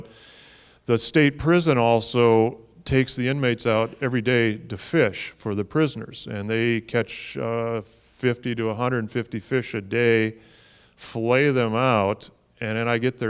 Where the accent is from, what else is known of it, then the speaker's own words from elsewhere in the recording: Wisconsin, United States; I grew up on rutabagas in Wisconsin.